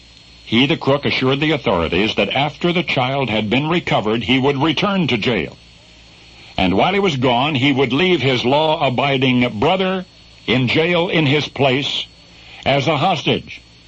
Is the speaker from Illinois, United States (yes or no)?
yes; Chicago, Illinois, United States; But I'm a Chicagoan, and frankly, I'd be willing to bet on him.